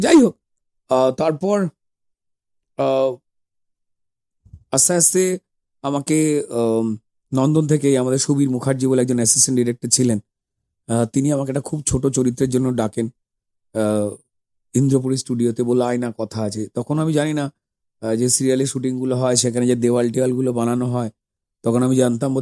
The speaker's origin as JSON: {"language": "Bangla", "town": "Jagachha", "region": "West Bengal", "country": "India", "tie": "born or raised there", "said": "Howrah Santragachi junction স্টেশনের কাছে আমার বাড়ি জগাছা"}